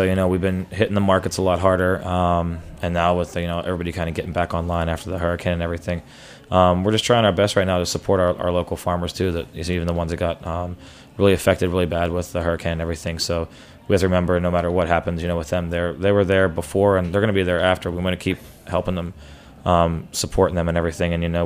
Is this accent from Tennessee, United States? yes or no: no; Pittsburgh, Pennsylvania, United States; You know, I mean, I grew up in Pittsburgh, but like, we're kind of, you know, got a lot of some Southern influence going in there